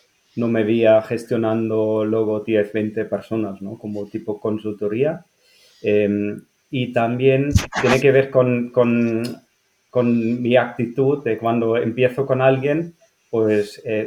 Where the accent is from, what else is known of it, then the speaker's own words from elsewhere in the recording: Germany; Spanish is a second language; now in Barcelona, Spain; Bueno, yo … soy, como se puede oír, que soy alemán. Pero vivo en Barcelona.